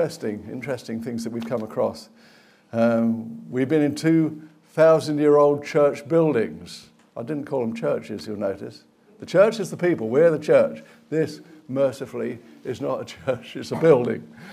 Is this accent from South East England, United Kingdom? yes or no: yes; Guildford, South East England, United Kingdom; This one was in Guildford, my hometown